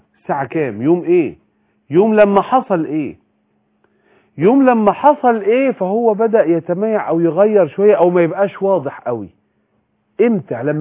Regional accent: Egypt; نحن في مصر

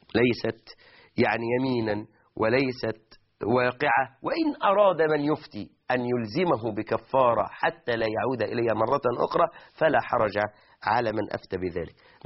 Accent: Egypt

